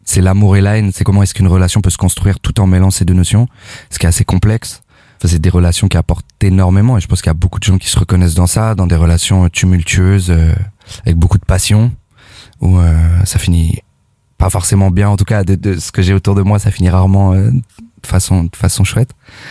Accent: Rennes, Brittany, France; born or raised there

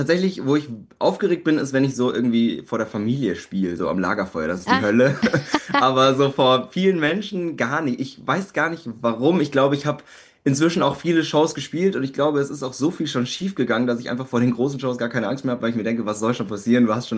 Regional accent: Landsberg, Bavaria, Germany; born or raised there

